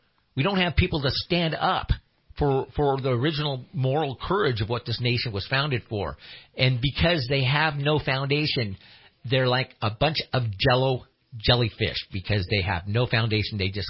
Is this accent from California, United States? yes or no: yes; California, United States; I'm American Indian from right here in Northern California. That all my ancestors are buried up there in Trinity County. They're Wintu Indians.